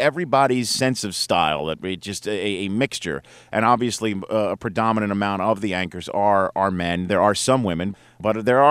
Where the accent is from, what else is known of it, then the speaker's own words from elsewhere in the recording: New York City, New York, United States; there's a living grave in my hometown in New York City?